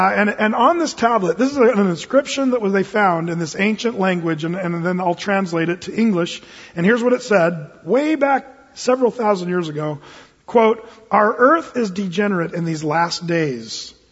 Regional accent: Medford, Oregon, United States; See, I'm from Medford, and he's right.

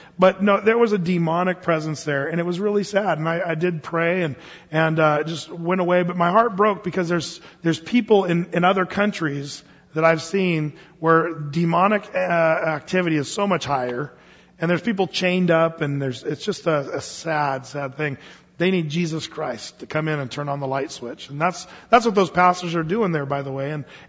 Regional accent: United States; I said, I'm from America.

